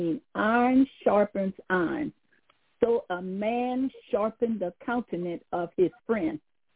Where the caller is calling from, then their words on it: New Orleans, Louisiana, United States; I'm calling from New Orleans.